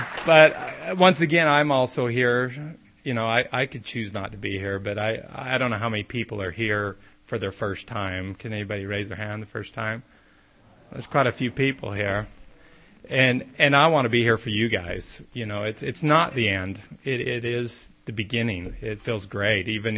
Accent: Provo, Utah, United States; My dad hated Joseph Smith, but I grew up right in downtown Provo, so I wanted to be LDS really, really bad.

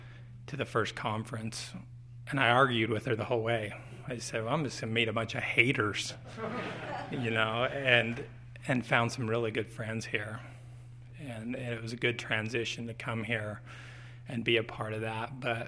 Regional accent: Utah, United States; I'm from the Utah County group. I call it the compound. I've lived there my whole life.

